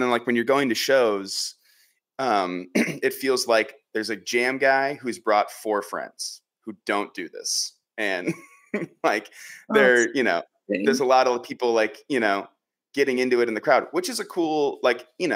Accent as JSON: {"language": "English", "region": "Wisconsin", "country": "United States", "said": "but I was from Wisconsin."}